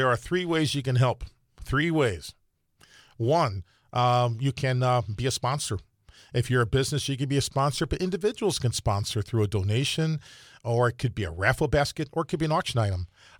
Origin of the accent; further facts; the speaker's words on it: Ohio, United States; because I came from Ohio a couple years ago.